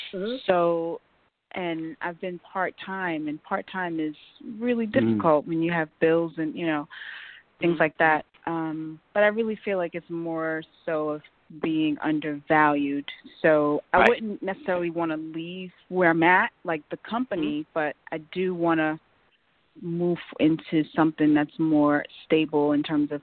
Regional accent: New York City, New York, United States; born there; I was born in the Bronx.

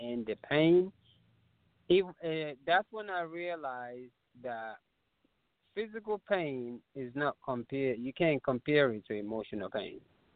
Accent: England, United Kingdom; born there; also born or lived in Nigeria; I was born in England and my parents are West Africans. And what actually really got me started running was when I lived in Nigeria as a little boy

